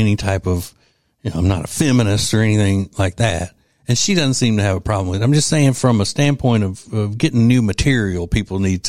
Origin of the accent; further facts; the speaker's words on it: Louisiana, United States; And so I'm from Louisiana. We got that in common. And she's from the part of the state kind of where that I'm from, the non-Cajun part of the state.